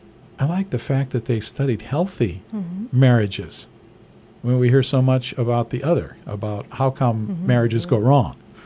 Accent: Chicago, Illinois, United States; Now, Laura, I'm from the Chicago area, so to me, anything in Pennsylvania is east.

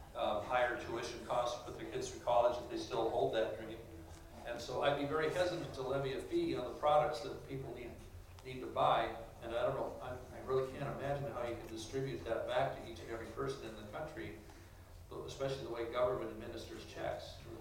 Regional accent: California, United States; I think, first of all, as a Californian

